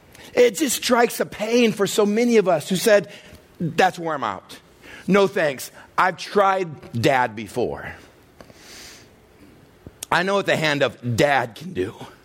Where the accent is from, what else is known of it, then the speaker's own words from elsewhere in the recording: Texas, United States; Growing up in West Texas, I saw this done once. I remember a big old rattlesnake was crossing the road. We're about 20 miles outside of El Paso where we lived.